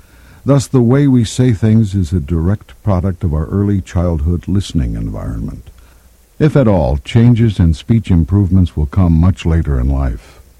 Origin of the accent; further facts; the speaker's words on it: Kansas City, Kansas, United States; I learned to love language at an early age as I grew up in Kansas City, Kansas, and more so when I started my acting career in Chicago.